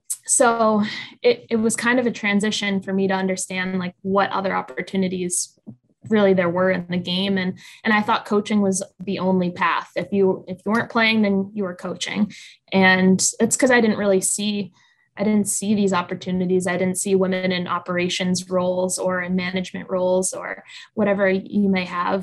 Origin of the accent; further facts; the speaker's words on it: Boston, Massachusetts, United States; I grew up in the Boston area.